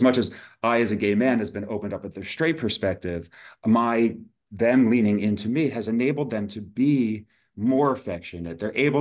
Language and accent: English; New Jersey, United States; So I grew up in New Jersey, just over the river from New York City.